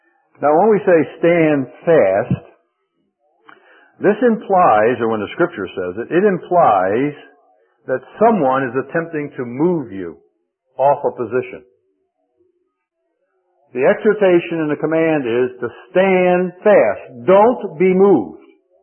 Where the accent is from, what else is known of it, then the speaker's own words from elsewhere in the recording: Philadelphia, Pennsylvania, United States; I grew up in Philadelphia, but I was in the city limits, but at that time I was like on the very outer part of the city.